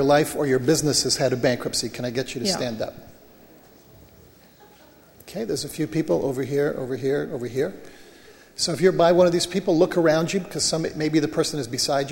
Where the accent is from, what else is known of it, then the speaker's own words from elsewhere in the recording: Canada; And so I was very proud as a Canadian on Monday to hear the Prime Minister's speech.